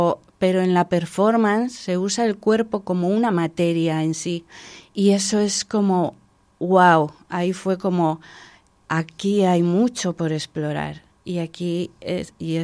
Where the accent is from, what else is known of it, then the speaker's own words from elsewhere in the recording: Maliaño, Cantabria, Spain; yo vengo de Cantabria, de Maliaño, que es un pueblo obrero con muchas fábricas, Alcatel, grandes hornos de fundición. Yo jugaba de niña en esas fábricas